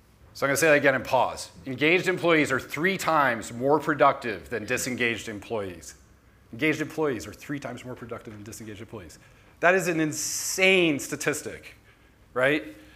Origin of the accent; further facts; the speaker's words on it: United States; moved away as an adult; now in United Kingdom; From my accent, you can tell I'm probably not from the UK. I'm American. I've been living over here for 8 years with my wife, two kids.